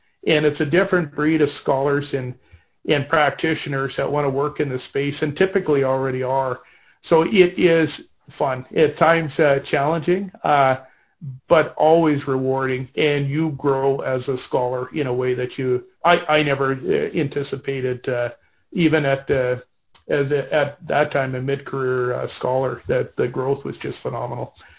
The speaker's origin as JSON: {"language": "English", "country": "Canada", "said": "as a Canadian scholar, I was looking for a place in the United States."}